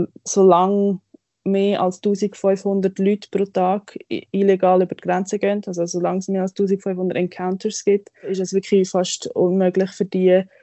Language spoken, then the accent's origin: German; Switzerland; bei uns in der Schweiz